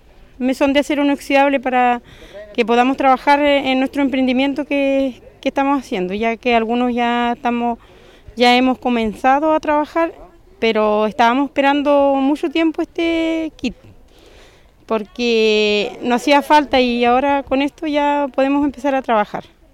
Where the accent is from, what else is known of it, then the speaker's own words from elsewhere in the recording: Chiloé, Los Lagos, Chile; De la Isla Xelín.